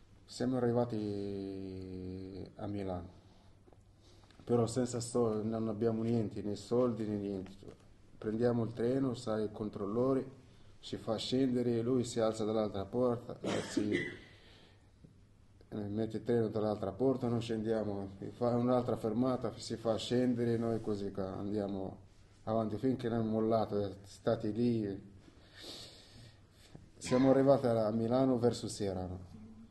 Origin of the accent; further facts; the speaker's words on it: Tunisia; Italian is a second language; now in Italy; Io sono tunisino, vengo dalla Tunisia. Sono qui in Italia dal 93, per conto, 18 anni più o meno, 18 anni. Nel 93 sono arrivato in Italia.